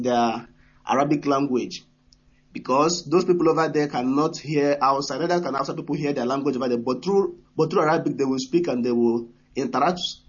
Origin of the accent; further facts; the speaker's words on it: Imo, Nigeria; now in Dakar, Senegal; I'm calling from Dakar, Senegal. I come from Ankokwa in Imo State, Biafra land.